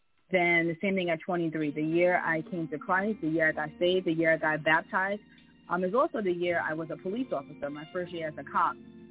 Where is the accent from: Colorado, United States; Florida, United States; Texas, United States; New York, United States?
New York, United States; And I grew up in Tompkins Project, which is like, not Tompkins, like Louis Armstrong houses. It's like on Tompkins and Lexington, between like Lexington and Marcy. It's like 10 blocks from like Marcy PJ. It's a very rough area.